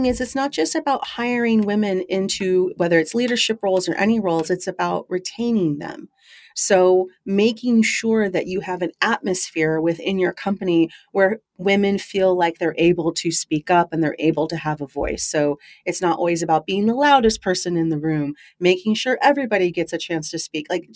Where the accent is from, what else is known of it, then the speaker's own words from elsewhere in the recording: California, United States; Okay, in that case, because I'm from California, there is a really great place that has this kind of Asian California kind of hybrid mixed cuisine.